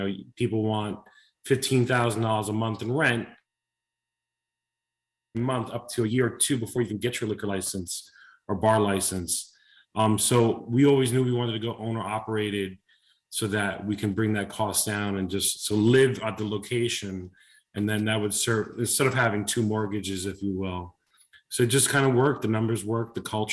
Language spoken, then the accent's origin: English; Brooklyn, New York, United States; where I grew up in Brooklyn, originally was my area was called Flatbush. It was a really bad area.